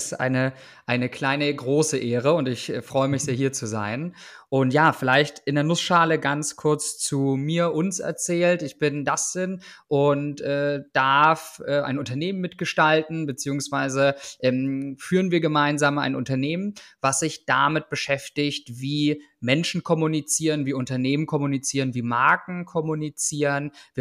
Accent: Schönwalde, Brandenburg, Germany; einen Großteil meiner Kindheit habe ich in Brandenburg, genauer Schönwalde, so die Gegend, dort verbracht. Bin dann in Nauen zur Schule gegangen, hatte einen entspannten, langen Schulweg.

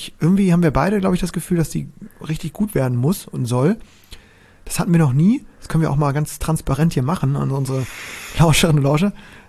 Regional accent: Bremen, Germany; als Bremer

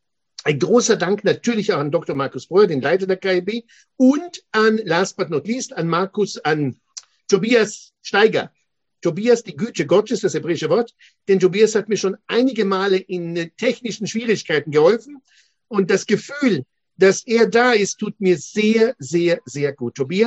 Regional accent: Jerusalem, Israel; Ich bin Theologe in Jerusalem aufgewachsen, weltweit studiert

